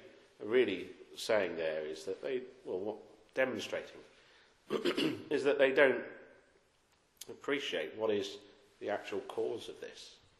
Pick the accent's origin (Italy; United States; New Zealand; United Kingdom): United Kingdom; South West England; When I was growing up in Cornwall